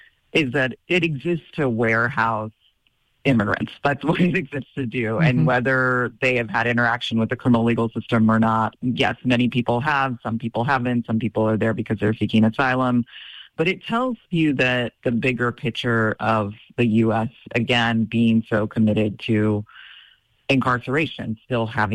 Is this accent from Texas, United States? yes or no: yes; Texas, United States; Governor Greg Abbott of my home state of Texas